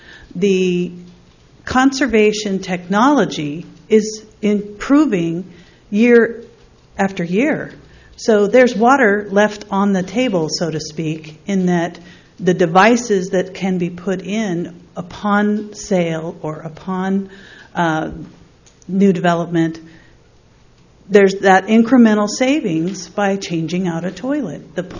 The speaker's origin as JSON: {"language": "English", "town": "Los Osos", "region": "California", "country": "United States", "said": "from Los Osos."}